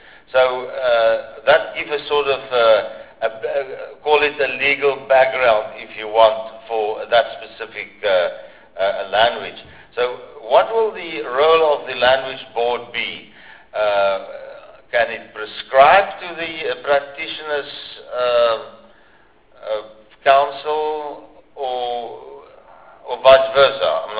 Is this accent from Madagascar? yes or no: no; Gauteng, South Africa; the Afrikaans sounds different as the Afrikaans where I grew up in Gauteng.